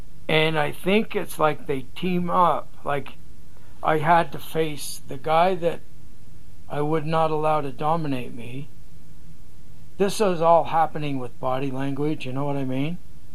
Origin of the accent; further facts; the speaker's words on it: Springville, Utah, United States; just walked out of an AA meeting in Springville, Utah. That's where I grew up. And that's my hometown.